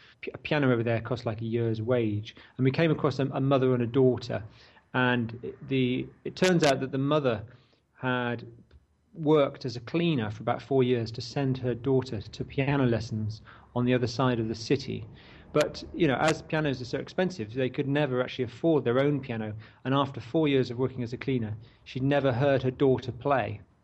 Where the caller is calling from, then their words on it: Bristol, South West England, United Kingdom; I'm phoning up from Bristol in England at the moment.